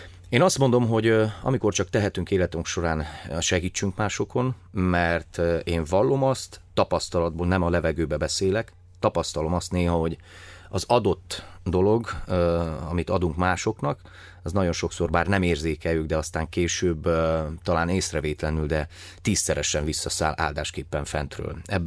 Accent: Sâncraiu, Cluj County, Romania; kalotaszegi vagyok, Zsobok mellett nevelkedtem Kalotaszentkirályon

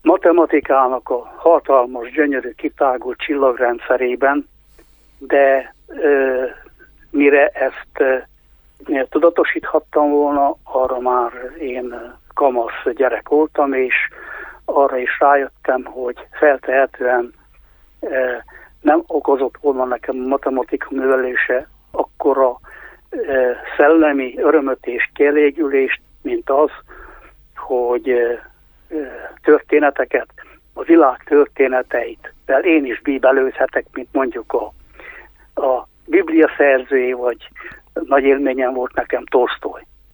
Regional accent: Romania; hogy én egy magyar gyerek vagyok Romániában.

